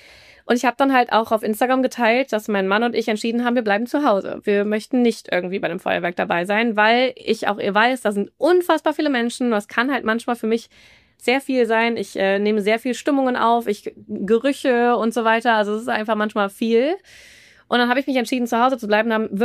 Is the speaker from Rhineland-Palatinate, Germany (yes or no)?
no; Aachen, North Rhine-Westphalia, Germany; ich komme ursprünglich aus Aachen